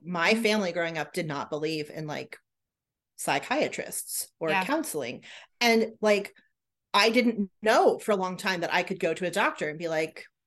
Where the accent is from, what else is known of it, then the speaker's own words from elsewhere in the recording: United States; which like as an American, I don't know what that is.